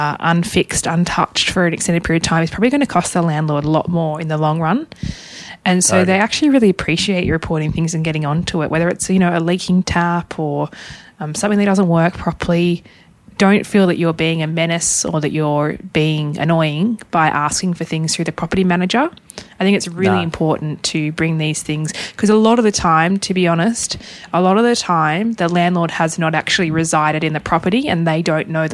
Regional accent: Hobart, Tasmania, Australia; we'll both be in Hobart, in my hometown, and then to Melbourne.

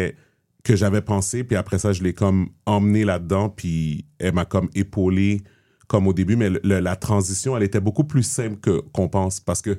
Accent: Montreal, Quebec, Canada; j'ai grandi à Montréal-Nord

